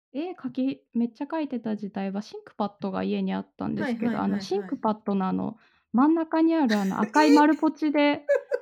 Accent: Sapporo, Hokkaido, Japan; 北海道の札幌出身です。

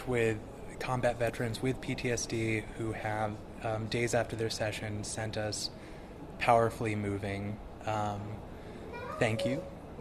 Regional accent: New England, United States; So I'm from New England

